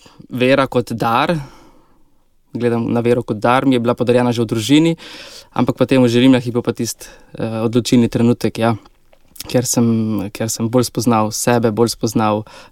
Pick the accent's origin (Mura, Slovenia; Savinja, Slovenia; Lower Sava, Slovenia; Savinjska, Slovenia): Lower Sava, Slovenia; Stranje; Odraščal sem v Stranjah, to je majhna vasica v župniji Brestanica, tako kot ste omenil. To je podeželje na spodnjem Štajerskem, v Posavju, v kar številni družini, nas je 7 otrok, tako da, ja, krščanska družina